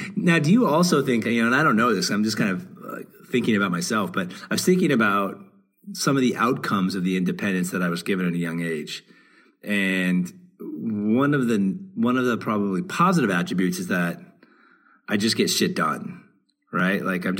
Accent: Portland, Oregon, United States; I grew up in Oregon, Portland, Oregon.

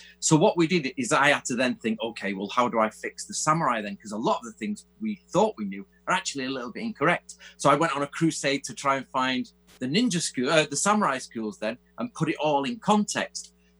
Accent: England, United Kingdom; obviously I'm English

